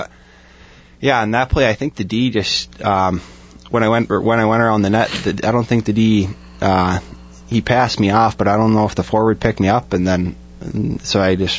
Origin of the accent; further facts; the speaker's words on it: Delano, Minnesota, United States; Yeah, it was awesome. It's cold there. Backyard rinks are awesome. My parents actually just flooded their rink recently, so.